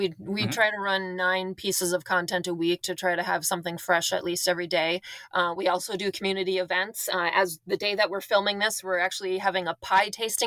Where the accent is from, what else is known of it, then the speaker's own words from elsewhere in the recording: North Dakota, United States; accent: North Dakota; I'm from a rural area in North Dakota. That's what my accent is for people who are listening.